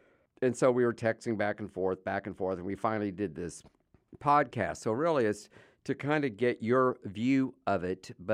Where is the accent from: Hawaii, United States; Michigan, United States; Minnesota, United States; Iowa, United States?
Iowa, United States; And as a kid, I grew up in Iowa, and we used to have EUB churches up there, Evangelical United Brethren